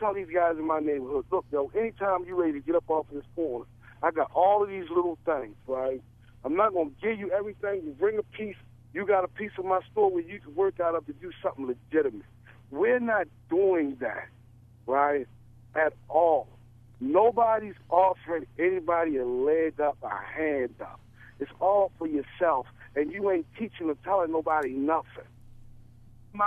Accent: Baltimore, Maryland, United States; I'm from Greenmount, right? And my kids are proud to say that they're from Greenmount Avenue.

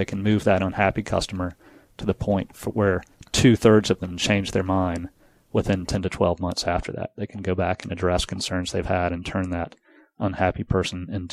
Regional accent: Atlanta, Georgia, United States; I founded the business in Charleston, but moved it back here to my hometown shortly after launching. We've been working here in Atlanta since 2003.

